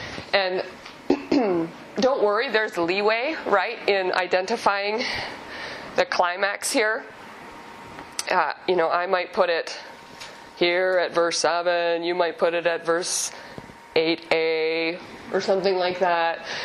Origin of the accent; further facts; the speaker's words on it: Canada; some of you know I'm Canadian.